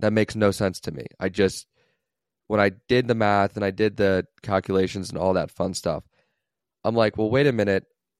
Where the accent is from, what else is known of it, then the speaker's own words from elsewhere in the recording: Pittsburgh, Pennsylvania, United States; moved away as an adult; now in Miami, United States; I don't want to pay rent in the city I grew up in Pittsburgh. Let's just go to Florida, live in Miami for